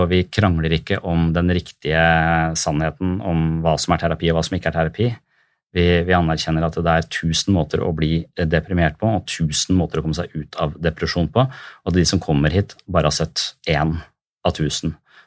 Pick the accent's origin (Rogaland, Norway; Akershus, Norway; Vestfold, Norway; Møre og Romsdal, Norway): Vestfold, Norway; Tønsberg; Men nå kommer jeg fra Tønsberg, som jeg føler da er et sånn mobbete sted.